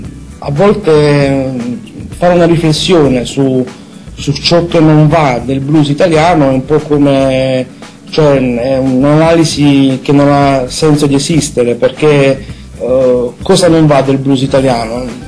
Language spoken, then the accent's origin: Italian; Taranto, Apulia, Italy; Ti dicevo l'altra sera, no, una frase che io sono di Taranto, e a Taranto si dice